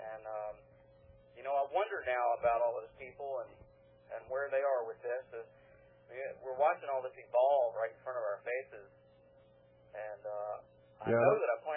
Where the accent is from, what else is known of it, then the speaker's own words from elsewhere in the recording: Virginia, United States; By the way … from Virginia.